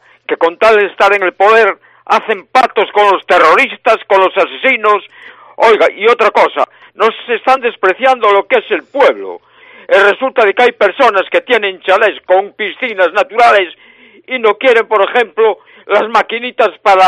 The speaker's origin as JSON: {"language": "Spanish", "town": "Ferrol", "region": "Galicia", "country": "Spain", "said": "yo como ciudadano español, ferrolano"}